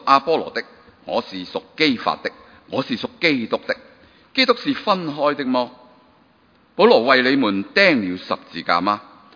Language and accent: Cantonese; Hong Kong; 如果用我哋香港人嘅話嚟翻譯咧